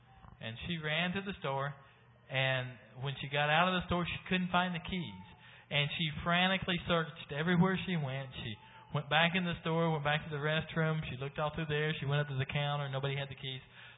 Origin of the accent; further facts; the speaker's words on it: Georgia, United States; also born or lived in Tennessee; now I'm from Georgia. I was actually born in Tennessee.